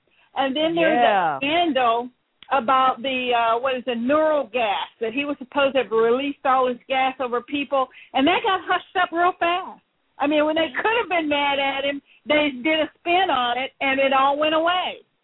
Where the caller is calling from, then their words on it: Orlando, Florida, United States; I'm calling in from Orlando.